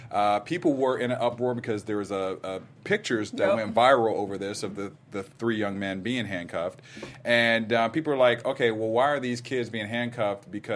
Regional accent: Ohio, United States; accent: Ohio; That's my Ohio accent. So sorry. It's my Ohio accent.

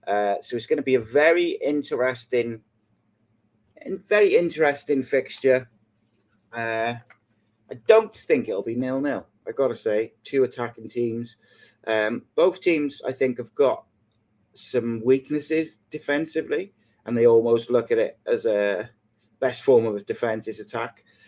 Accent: Wales, United Kingdom; as a Welshman

